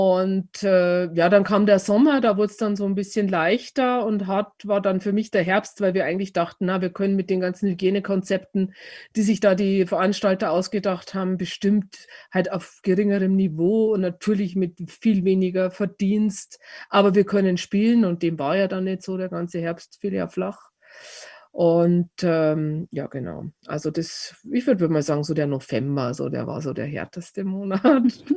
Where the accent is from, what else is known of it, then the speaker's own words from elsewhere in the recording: Bavaria, Germany; Und dann habe ich mich aber dann irgendwann selber am Krawattel, wie man bei uns in Bayern sagt, gepackt